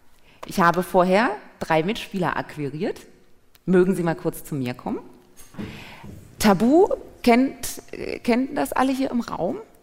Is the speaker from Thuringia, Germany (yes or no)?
yes; Thuringia, Germany; Ich komme aus Thüringen.